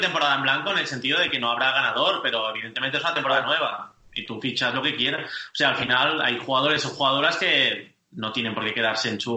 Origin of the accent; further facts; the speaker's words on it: Girona, Catalonia, Spain; yo soy de aquí de Girona